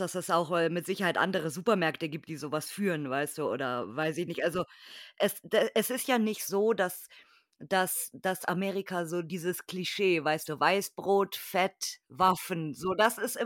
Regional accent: Bavaria, Germany; Ich komme aus Bayern

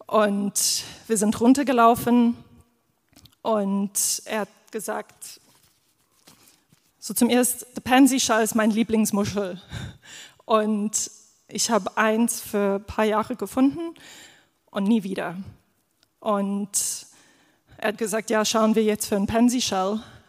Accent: South Africa; German is a second language; alle wissen, dass ich aus Südafrika komme. Das ist meine Heimat.

